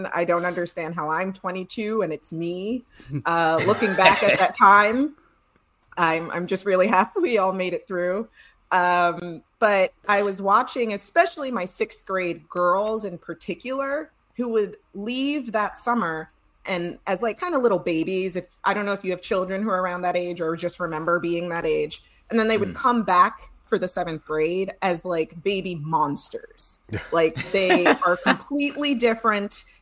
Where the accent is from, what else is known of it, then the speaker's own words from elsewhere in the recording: Brooklyn, New York, United States; I was really young. I was coming from Brooklyn. Neither one of my parents have a college degree